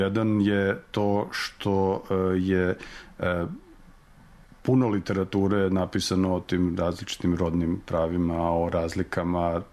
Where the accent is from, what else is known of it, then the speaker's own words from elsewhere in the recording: Sremska Mitrovica, Vojvodina, Serbia; Možda zato što sam rodom iz Sremske Mitrovice, pa sam se kao dete saplitao o veliko rimsko kamenje i igrao se po iskopinama rimskim koje to i danas postoje.